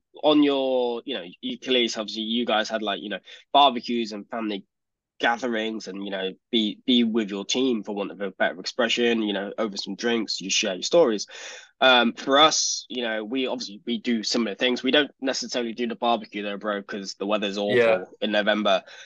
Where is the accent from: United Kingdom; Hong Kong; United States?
United Kingdom; then obviously we're being British, we'll probably come home and have like a roast dinner, right?